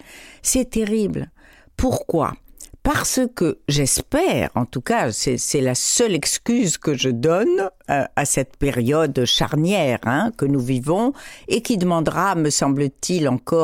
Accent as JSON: {"language": "French", "country": "Morocco", "tie": "born or raised there", "said": "quand j'étais enfant au Maroc, et même pas enfant"}